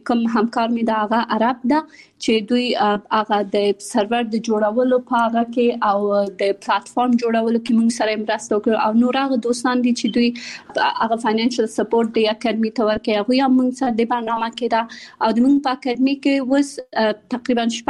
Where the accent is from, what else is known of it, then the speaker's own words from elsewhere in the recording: Kabul, Afghanistan; also born or lived in Pakistan; د مليحه اکاډمي بنسټ ایښودونکې یم. زه په کابل کې زیږیدلی یم او خپل ابتدایي تعلیمات مې په پاکستان کې کړی او بیا ثانوي او بیرته پوهنتون مې په کابل کې ویلی ده.